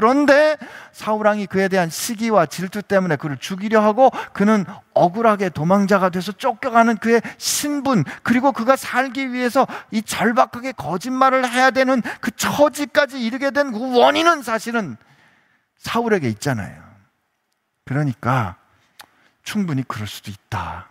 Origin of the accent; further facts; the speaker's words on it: Seoul, South Korea; 저도 서울 출신이라 그래도 이 정도 상식은 있는데